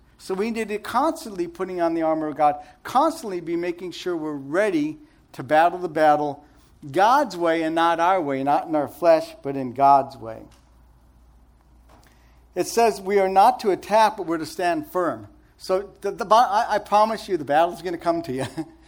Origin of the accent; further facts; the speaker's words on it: Chicago, Illinois, United States; Okay, I'm Italian from Chicago, so this really hit me good, okay?